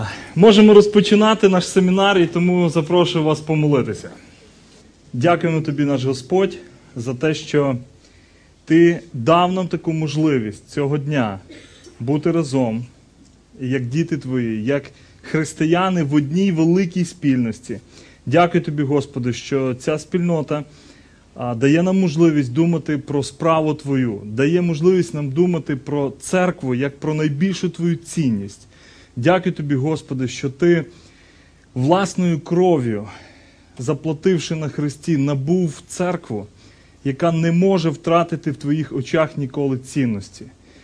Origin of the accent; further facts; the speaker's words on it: Lutsk, Volyn Oblast, Ukraine; Я родився, живу, виріс і служу в місті Луцьку, це Західна Україна, Волинська область. Мені зараз 38 років.